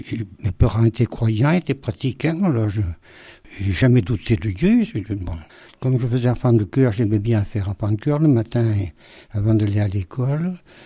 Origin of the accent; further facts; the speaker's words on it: Champs-sur-l'Herbasse, Auvergne-Rhône-Alpes, France; Non, je suis originaire de Champs-sur-l'Herbasse, né dans une famille de parents agricoles.